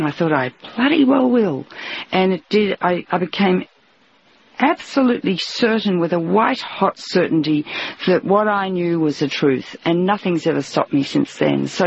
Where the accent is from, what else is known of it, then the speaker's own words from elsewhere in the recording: Australia; I'm an Australian, so we shoot straight from the shoulder.